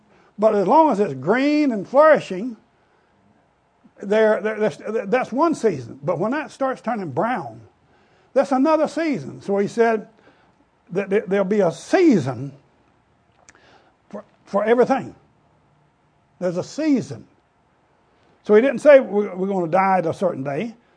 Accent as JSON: {"language": "English", "region": "Louisiana", "country": "United States", "tie": "born there", "said": "I was born out here on Three Mile Island out here in Honey Island Swamp."}